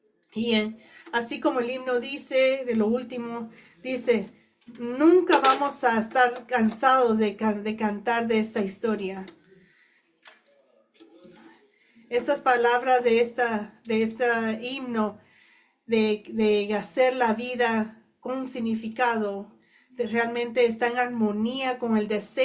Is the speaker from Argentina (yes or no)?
no; Brooklyn, New York, United States; born there; Y ahí en Brooklyn, yo nací en Brooklyn.